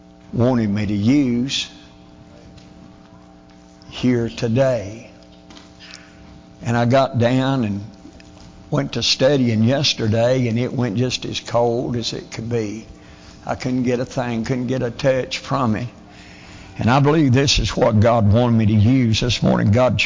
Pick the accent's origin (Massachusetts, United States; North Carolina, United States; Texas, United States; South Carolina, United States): North Carolina, United States; Mount Airy; we're from Mount Uri and lived there all my life. And everybody relates it to Mayberry.